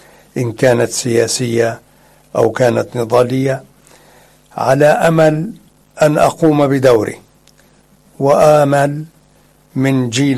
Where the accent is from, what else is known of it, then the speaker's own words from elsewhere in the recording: Tantura, Palestine; moved away; also born or lived in Syria; إلى سوريا عن طريق الأردن بقطار، ولم يتوقف هذا القطار إلا في حلب، حيث بعدنا أكثر من 400 كيلومتر عن قريتنا